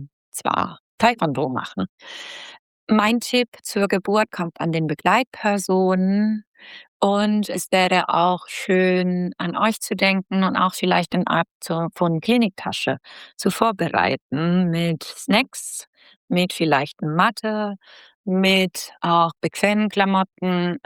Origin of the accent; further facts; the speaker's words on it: Italy; now in Germany; Ich komme ursprünglich aus Italien, deswegen rede ich auch Italienisch.